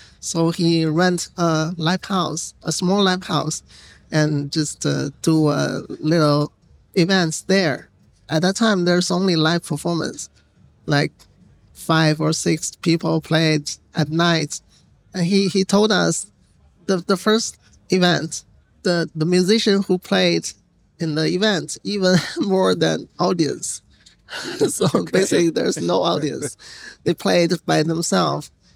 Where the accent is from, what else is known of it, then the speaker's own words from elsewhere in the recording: Beijing, China; from Beijing, China. I'm a booker, improvised live, modular live performer.